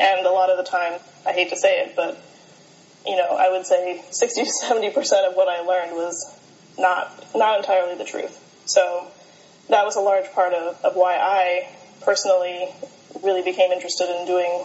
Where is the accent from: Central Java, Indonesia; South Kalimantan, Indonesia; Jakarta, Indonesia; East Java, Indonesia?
Jakarta, Indonesia; moved away; I was raised in Jakarta up until 1998. My dad was Indonesian and my mom is American, so kind of like Barack Obama.